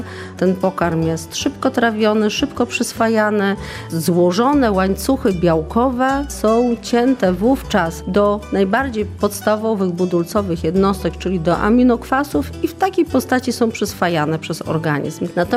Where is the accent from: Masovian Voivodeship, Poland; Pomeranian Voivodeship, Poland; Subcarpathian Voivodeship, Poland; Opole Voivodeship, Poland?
Pomeranian Voivodeship, Poland; Nowa Wieś Malborska; przyjechałam do Białegostoku aż z Nowej Wsi Malborskiej, czyli z województwa pomorskiego.